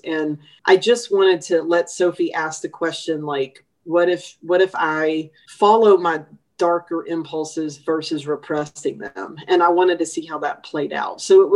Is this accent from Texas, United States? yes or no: yes; Texas, United States; I'm not a big gun fan, but however, growing up in East Texas, my dad and my granddad were hunters